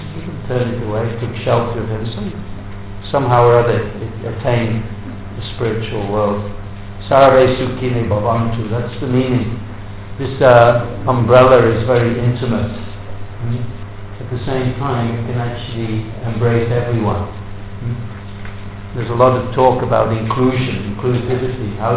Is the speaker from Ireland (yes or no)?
no; England, United Kingdom; This is my nature, this is how I am, I'm English, I've got a bad sense of humour, and so on.